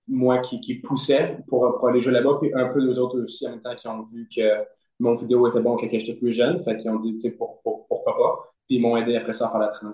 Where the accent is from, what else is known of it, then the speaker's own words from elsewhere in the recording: Lévis, Quebec, Canada; Mais ouais, fait que je viens de Lévis. Lévis-Québec.